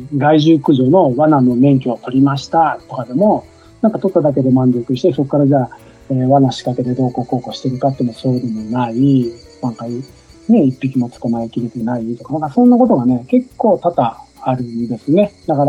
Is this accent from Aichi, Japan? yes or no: no; Fukuoka, Japan; now in Sera, Japan; 私は福岡出身で、一応お婿さんでね、広島県の世羅の方にね来てます。